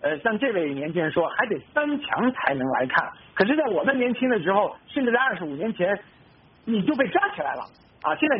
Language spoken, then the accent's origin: Chinese; China; 用我们中国人话叫流毒